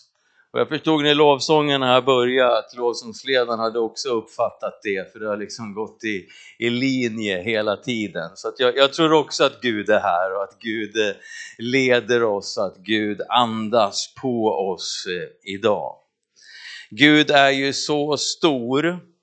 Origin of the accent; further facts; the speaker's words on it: Västerås, Västmanland County, Sweden; och jag kommer ifrån Västerås